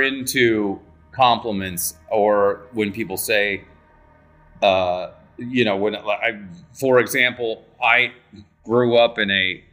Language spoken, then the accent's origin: English; Mercer Island, Washington, United States; But when people hear I'm from Mercer Island, they go, oh, well, look at you.